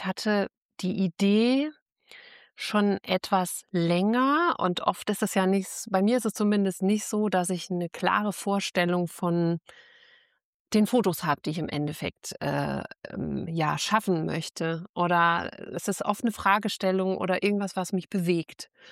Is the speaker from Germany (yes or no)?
yes; Rhineland-Palatinate, Germany; ich komme ja ursprünglich aus der Trierer Ecke.